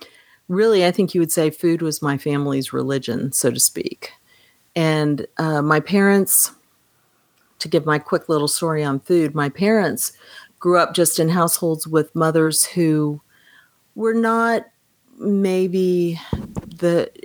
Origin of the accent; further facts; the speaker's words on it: Kansas, United States; And I grew up in Kansas mostly.